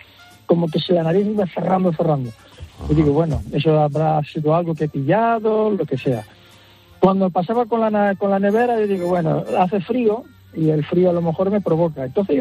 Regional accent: Angola; now in Palma, Spain; Yo soy de Angola, vivo aquí en Palma de Mallorca

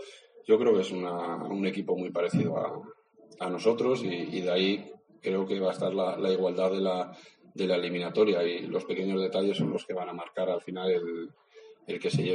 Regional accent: Bilbao, Basque Country, Spain; Él es de Baracaldo, yo soy de Bilbao.

